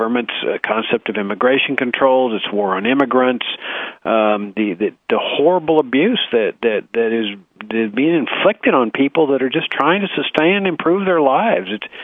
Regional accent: Texas, United States; I grew up on the Texas-Mexican border, and I worked with illegal aliens and so forth

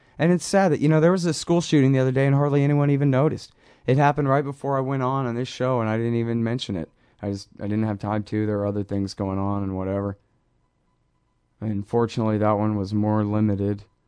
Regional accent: Texas, United States; maybe it's just because I'm from Texas and I've grown up around armed people with rifles in the back windows of their trucks my whole life

